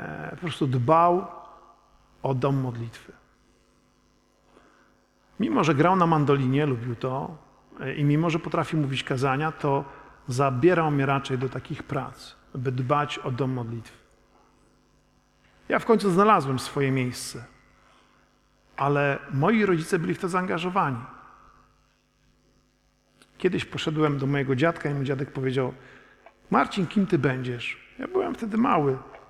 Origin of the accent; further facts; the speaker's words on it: Kętrzyn, Warmian-Masurian Voivodeship, Poland; U nas w Kętrzynie te kolekty zbierali tacy najmniejsi. Prawda? I ja się czułem taki wyróżniony, że mogę tę kolektę zbierać.